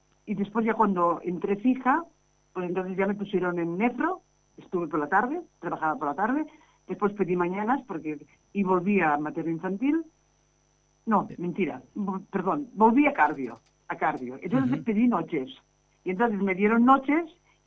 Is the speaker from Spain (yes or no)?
yes; Camarasa, Catalonia, Spain; A Camarasa, que es mi pueblo, pero pasa una cosa, allá te tienes que limitar, o sea, tienes que tener coche para ir